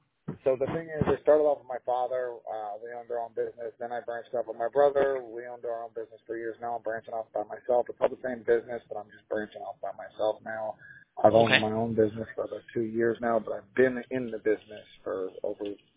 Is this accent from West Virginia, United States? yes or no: no; Texas, United States; I'm from New Brunswick, Texas.